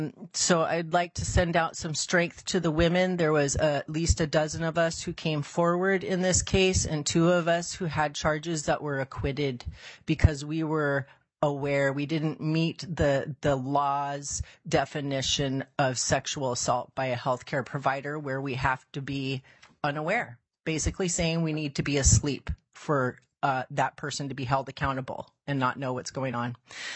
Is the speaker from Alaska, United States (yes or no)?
yes; Juneau, Alaska, United States; I was born and raised here in Juneau, one block up from the state capitol building, and I used to play in the parking lot as a child.